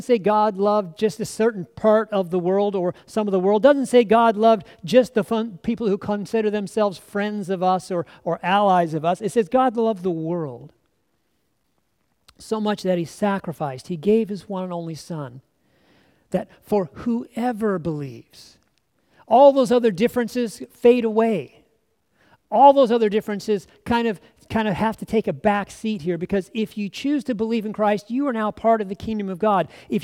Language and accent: English; United States; I want to say that I heard that as an American pastor.